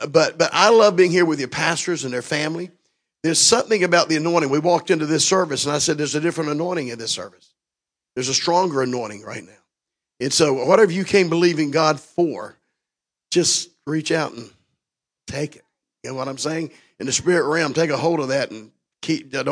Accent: Florida, United States; Of course, we're from Florida. It was 78 degrees when we left yesterday.

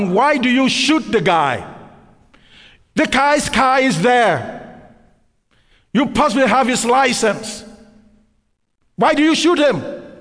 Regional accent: Canada; why is it that I'm Canadian and I'm always thinking about the U.S.?

